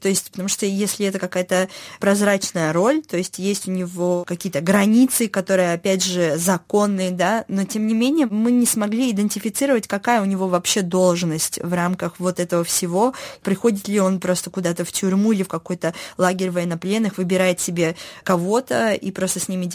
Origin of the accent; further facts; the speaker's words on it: Kazakhstan; я из Казахстана, помогает мне с точки зрения того, что люди меня воспринимают как человека из Казахстана, а не как из России. Ну, несмотря на то, что у меня чешское гражданство, и у меня нет этого русского гражданства, и нет уже и казахстанского гражданства.